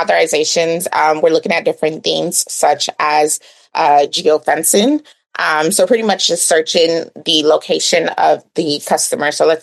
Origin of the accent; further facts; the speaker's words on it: East Coast, United States; And then I come from the East Coast. So, you know, that's a different world. I'm now in the Midwest